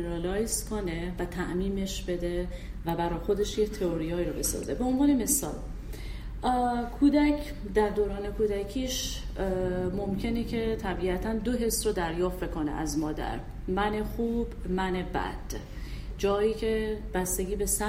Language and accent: Persian; Iran; به عنوان یک ایرانی برحال استرس و استراب و افسردگی جزء مسائل روزمره هستش